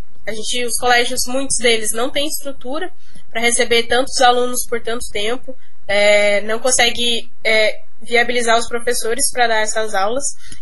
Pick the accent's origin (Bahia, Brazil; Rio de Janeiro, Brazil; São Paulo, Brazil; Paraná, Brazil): Paraná, Brazil; Campo Largo; sou estudante secundarista do cursinho pré-vestibular, eu sou de Campo Largo